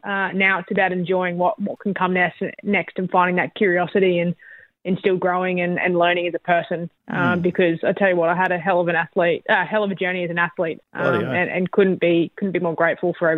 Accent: Queensland, Australia; as a Queenslander, I love to get up early in the morning.

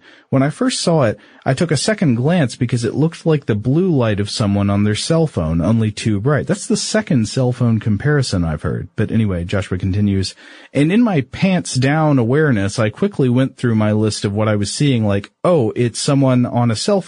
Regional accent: Scotland, United Kingdom; Now, I'm from Scotland, and we don't have illuminated sea creatures very much.

